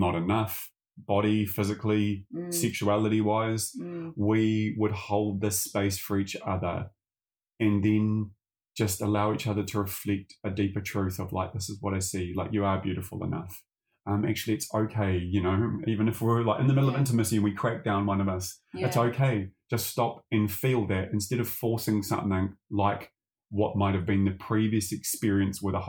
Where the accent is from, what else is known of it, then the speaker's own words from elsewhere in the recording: New Zealand; or even as a male, growing up in New Zealand, running all the stereotypes of like harden up, no pain, no gain.